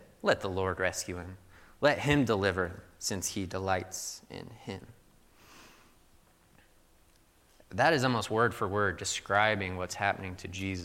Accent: Missouri, United States; So I grew up in Missouri, and they have, like, loud thunder, like, huge thunderstorms there.

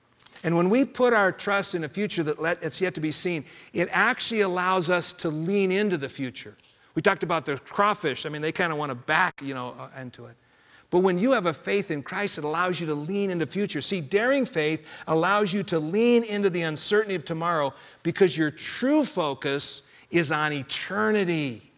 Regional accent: Denver, Colorado, United States; And it made me think of a time back in my childhood growing up in the Denver area.

